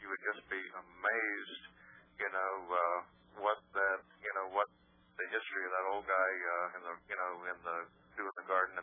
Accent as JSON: {"language": "English", "region": "Florida", "country": "United States", "tie": "born or raised there", "said": "And this guy he learned drums in my hometown in Florida in like the 50s when he was a kid."}